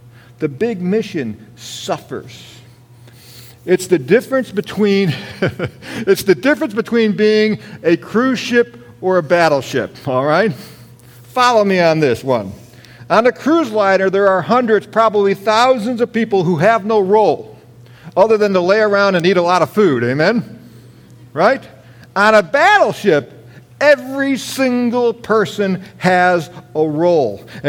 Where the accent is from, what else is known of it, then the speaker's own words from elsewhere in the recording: Chicago, Illinois, United States; I grew up in Chicago. I was a Chicago Bears fan.